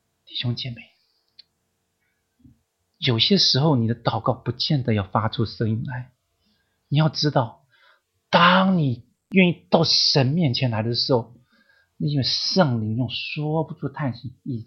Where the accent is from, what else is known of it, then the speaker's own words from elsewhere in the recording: Hong Kong; 我从香港来的